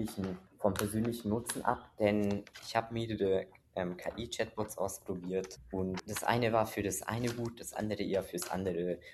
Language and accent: German; Hungary; Also ich komme aus Ungarn